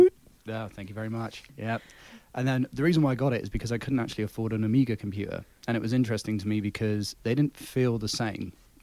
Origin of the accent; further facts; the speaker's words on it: United Kingdom; now in United States; where I'm from in the UK, obviously, I'm not from Georgia originally.